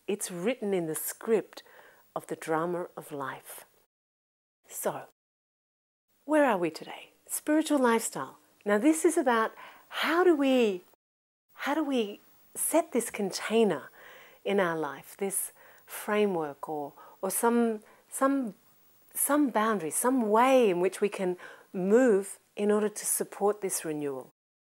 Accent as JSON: {"language": "English", "country": "Chile", "said": "I'm from Chile."}